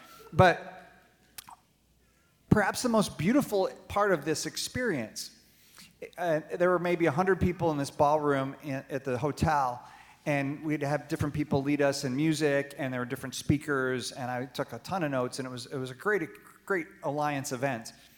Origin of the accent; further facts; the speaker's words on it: Ann Arbor, Michigan, United States; Some of you know I'm from Ann Arbor.